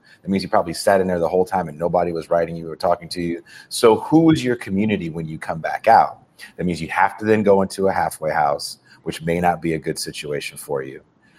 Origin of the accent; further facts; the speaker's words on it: California, United States; Again, I'm from California.